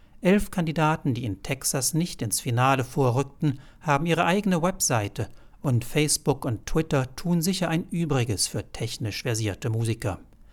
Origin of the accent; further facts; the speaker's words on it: Italy; German is a second language; now in Germany; Ich bin eine Italienerin, die in Deutschland bei einem Lehrer aus Israel studiert.